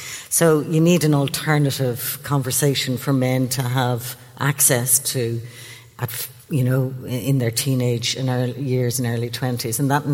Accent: Ireland; When I grew up in Catholic Ireland, marriage was the only consent that was necessary because you were going to be a virgin until that day.

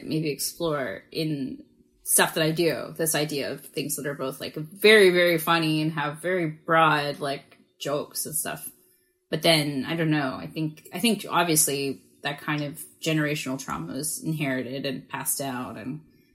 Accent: Toronto, Ontario, Canada; born there; I was born in Toronto. My family all settled in Kensington Market kind of in the late 50s, early 60s after surviving the Holocaust.

